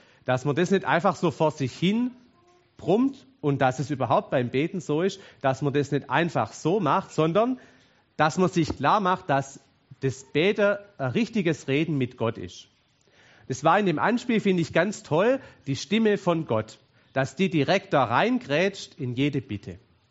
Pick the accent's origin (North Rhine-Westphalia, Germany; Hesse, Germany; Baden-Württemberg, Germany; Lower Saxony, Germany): Baden-Württemberg, Germany; Jetzt, als Schwabe ist man ja auch ein bisschen langsamer.